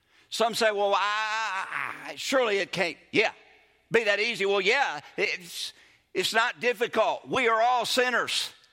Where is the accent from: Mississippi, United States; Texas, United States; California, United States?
Mississippi, United States; Evel Knievel, when I was growing up in Mississippi in my day, was the man when it came to riding bicycles.